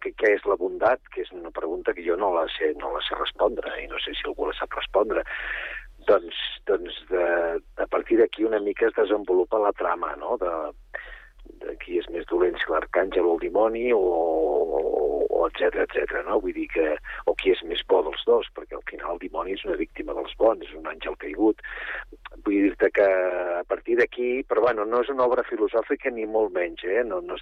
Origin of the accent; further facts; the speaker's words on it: Sabadell, Catalonia, Spain; a mi em va impactar molt les Pastorets que veiem quan érem petits a Sabadell.